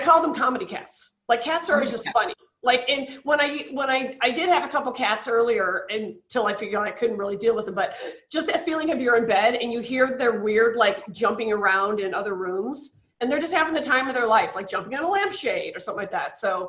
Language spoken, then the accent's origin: English; Chicago, Illinois, United States; By the way, as a Chicagoan, I also would like to thank the book club